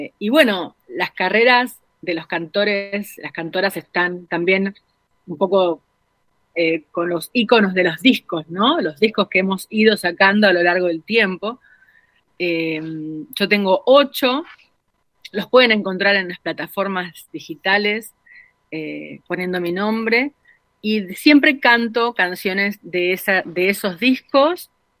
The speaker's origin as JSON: {"language": "Spanish", "town": "San Nicolás", "region": "Buenos Aires Province", "country": "Argentina", "tie": "born there", "moved": "yes", "said": "me fui de San Nicolás, que es el pueblo donde nací, me fui de la Argentina."}